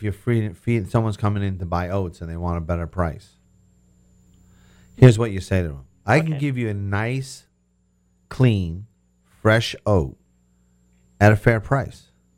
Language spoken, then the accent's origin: English; New York, United States; And since I'm from New York, right, mm-hmm. I was always interested in cowboy wear because it was something I never wore